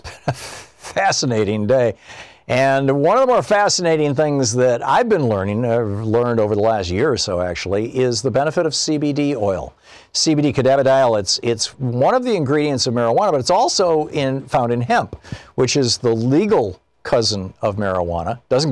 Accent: Michigan, United States; You know, I grew up in Michigan.

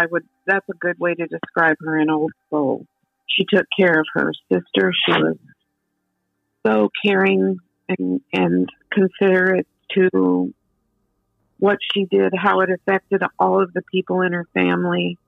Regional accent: North Webster, Indiana, United States; moved away as an adult; I grew up in North Webster. I never lived anywhere else until I was 18, or close to 18 anyway.

